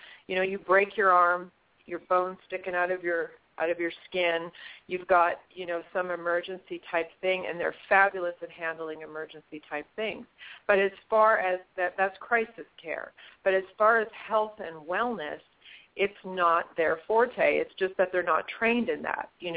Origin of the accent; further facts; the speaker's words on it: Winnipeg, Manitoba, Canada; now in United States; I'm originally from Canada, and I'm from Winnipeg, Manitoba, which is one of the coldest places on the planet and probably one of the most extreme places.